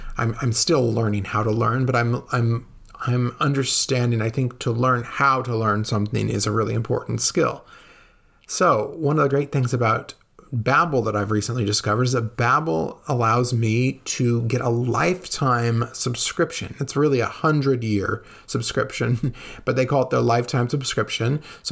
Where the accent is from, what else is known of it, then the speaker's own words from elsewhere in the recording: California, United States; now in Italy; And I encountered a lot of Chinese people growing up in California. There was a lot of them in New York, and there are surprisingly a lot of them here in Italy.